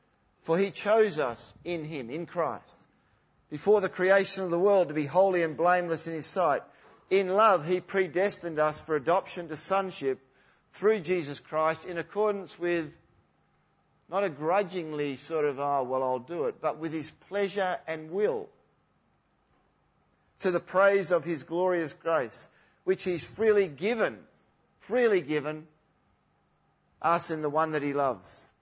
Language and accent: English; Harvey, Western Australia, Australia; I came from Harvey to boarding school for a couple of years